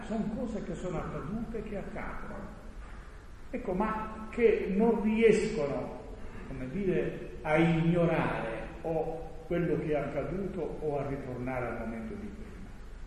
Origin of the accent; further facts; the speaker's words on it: Sicily, Italy; durante un dibattito a Catania, io sono siciliano